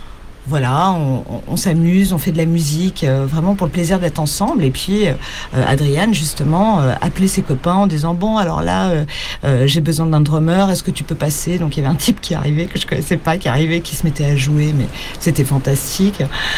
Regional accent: France; Donc, moi, le paradoxe, c'est que je suis française. La plupart du temps, je chante en français, j'écris en français.

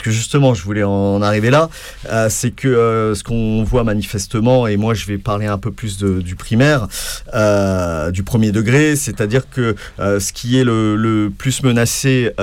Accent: Toulon, Provence-Alpes-Côte d'Azur, France; j'ai grandi à Toulon. À Toulon, il n'y a pas de fac de philo.

